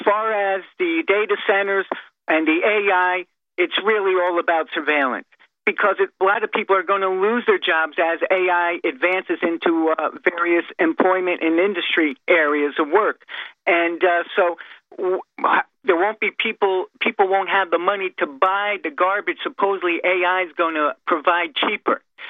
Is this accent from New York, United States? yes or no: yes; New York, United States; I'm a New Yorker. I don't live in the city.